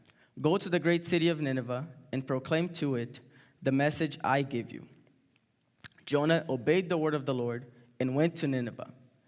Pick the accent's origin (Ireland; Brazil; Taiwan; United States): Brazil; I'm from Brazil, as some of you may know and some of others may not.